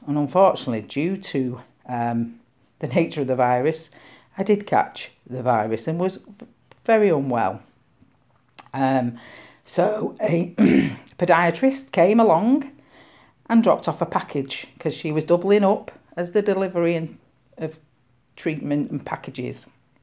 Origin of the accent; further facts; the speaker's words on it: Wythenshawe, North West England, United Kingdom; I am born and bred in Withenshaw, still live in Withenshaw, most of my family live in Withenshaw and I'm very proud to be from Withenshaw.